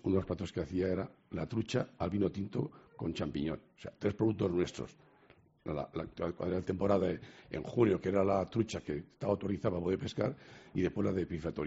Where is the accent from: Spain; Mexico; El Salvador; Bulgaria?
Spain; La Rioja; yo como riojano, ¿qué voy a decir, no? Presumo de ser riojano y había llevado con orgullo riojano por todos sitios de España y de Europa